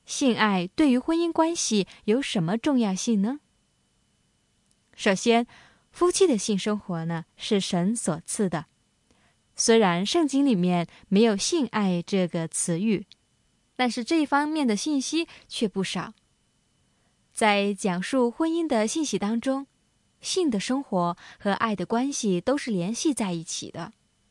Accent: China; 我们中国人常常从小就被教导，认为性是污秽的

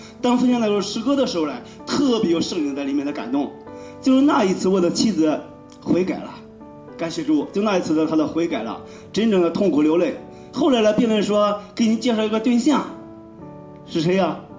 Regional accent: Xingtai, Hebei, China; 各位弟兄姊妹晚上好，我是来自河北邢台

